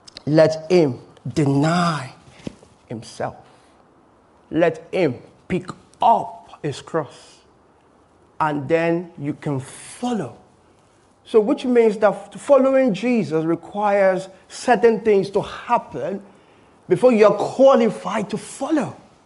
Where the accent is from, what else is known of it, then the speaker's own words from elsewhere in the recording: Lagos, Nigeria; You know, I grew up in Lagos, one of the most beautiful places.